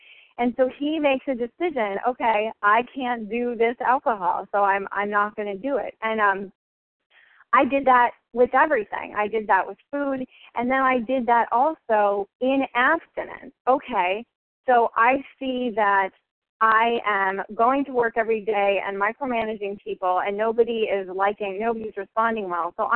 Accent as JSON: {"language": "English", "town": "Boston", "region": "Massachusetts", "country": "United States", "said": "I'm from Boston, Massachusetts"}